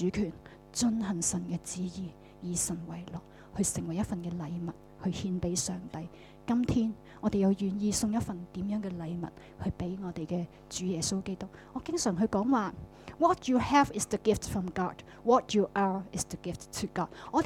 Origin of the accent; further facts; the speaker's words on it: China; 我们经常我们中国人有句说话是说什么？